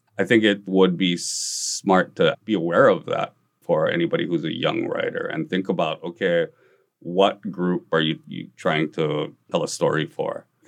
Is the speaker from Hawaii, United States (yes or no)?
yes; Kahaluu, Hawaii, United States; I grew up in Kahalu. There's no writers and, you know what I mean?